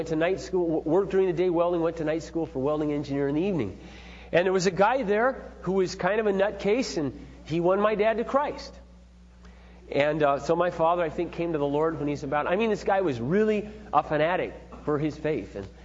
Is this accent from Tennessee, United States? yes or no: no; Iowa, United States; also born or lived in California; When I was about 7, we moved from California back to Iowa. And my father opened up a welding supply store.